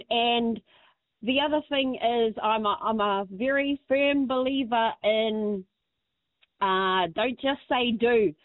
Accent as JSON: {"language": "English", "region": "Gisborne", "country": "New Zealand", "tie": "born or raised there", "said": "when I was a tamaiti growing up in Turanganui a Kiwa"}